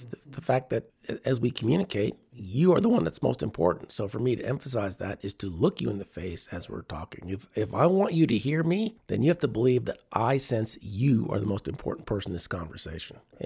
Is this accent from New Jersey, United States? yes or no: yes; New Jersey, United States; I grew up in New Jersey.